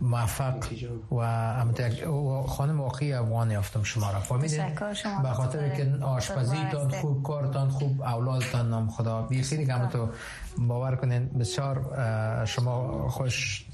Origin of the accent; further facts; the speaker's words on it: Afghanistan; moved away; من که وقتی بیرون از افغانستان آمدم